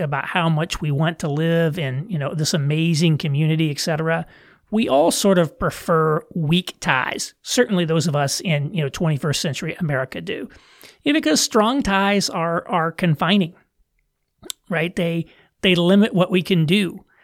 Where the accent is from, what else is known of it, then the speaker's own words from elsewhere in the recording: Indiana, United States; moved away as an adult; So I left my hometown at age 18. I couldn't wait to get out. I grew up in a rural area in southern Indiana.